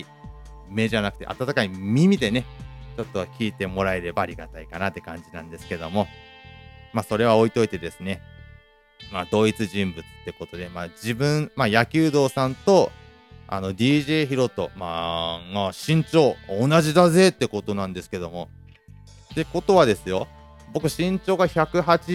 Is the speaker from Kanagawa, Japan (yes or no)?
no; Ibaraki, Japan; もしまあ僕地元が茨城なんですけども